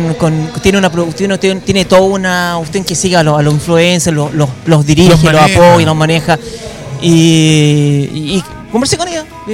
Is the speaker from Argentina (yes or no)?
no; Chile; No, es que nunca digo que soy de Chile.